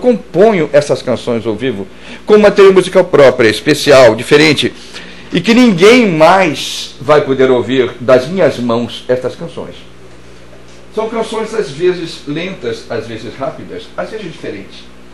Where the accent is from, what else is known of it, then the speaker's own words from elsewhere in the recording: Brazil; Eu sou negro, índio, brasileiro e português. Eu sou muito brasileiro.